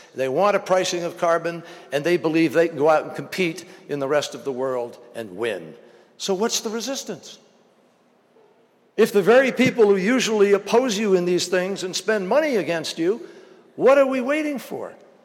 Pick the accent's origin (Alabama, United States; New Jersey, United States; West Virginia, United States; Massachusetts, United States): Massachusetts, United States; I'm from Massachusetts. We eat a lot of fish.